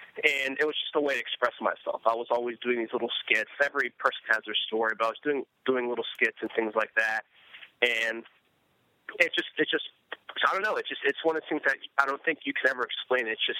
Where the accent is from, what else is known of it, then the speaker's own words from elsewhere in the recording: Hartford, Connecticut, United States; So at a young age, I grew up in Hartford, Connecticut. That's actually where I was born at. And when I've lived there, you know, I kind of lived in a rough area.